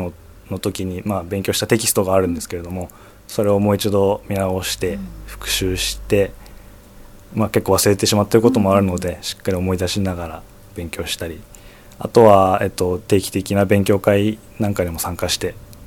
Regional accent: Fujisawa, Kanagawa, Japan; また生まれ育った藤沢市に恩返しができるように頑張っていきたいと思います。

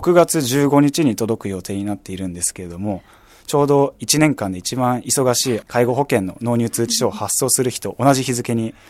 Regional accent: Yamato, Kanagawa, Japan; あ、もう同じ神奈川県の大和市になりますね。

